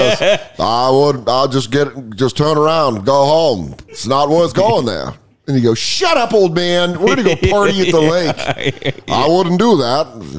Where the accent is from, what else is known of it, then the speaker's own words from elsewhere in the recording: Colorado, United States; Growing up in Colorado, I never heard of bed bugs.